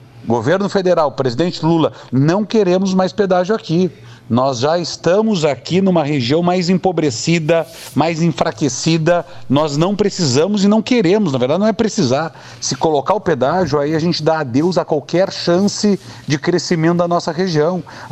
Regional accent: Brazil; porque quem paga a conta somos nós, brasileiros, e estamos pagando a conta muito alta há muito tempo já

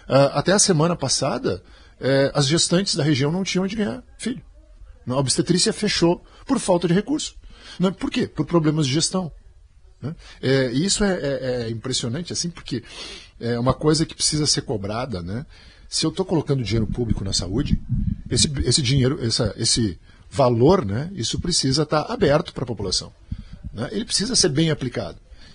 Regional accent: Montenegro, Rio Grande do Sul, Brazil; eu nasci em Montenegro, vivo em Montenegro, né, tenho minha família toda em Montenegro. Mas a minha família atual eu importei de São Lourenço do Sul.

